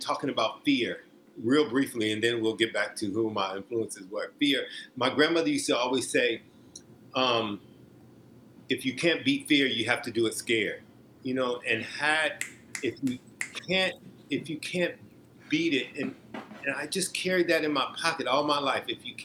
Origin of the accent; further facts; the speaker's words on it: Omaha, Nebraska, United States; I always go back and I say, God, I'm from Omaha, Nebraska.